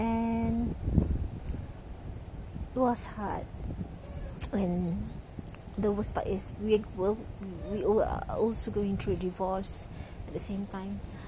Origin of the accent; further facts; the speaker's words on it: Kuala Lumpur, Malaysia; I'm from Malaysia, Kuala Lumpur, Malaysia.